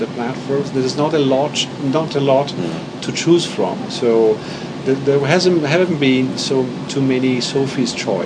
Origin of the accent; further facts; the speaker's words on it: Boston, Massachusetts, United States; now in Las Vegas, United States; well, I was raised in Boston until a few months ago, then I moved to Las Vegas.